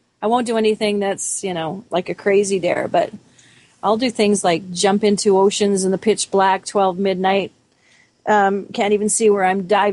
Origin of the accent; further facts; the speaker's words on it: Montreal, Quebec, Canada; born there; also born or lived in Toronto; now in Vancouver, Canada; I was born in Montreal and went from Montreal to Toronto and then back and then out to Vancouver here.